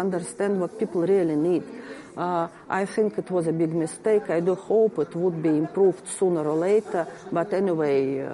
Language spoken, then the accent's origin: English; Russia; But I am from Russia.